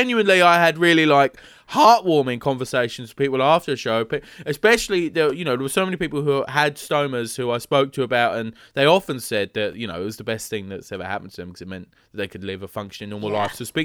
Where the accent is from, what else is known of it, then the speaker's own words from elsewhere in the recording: London, United Kingdom; Listen, I'm from the East End of London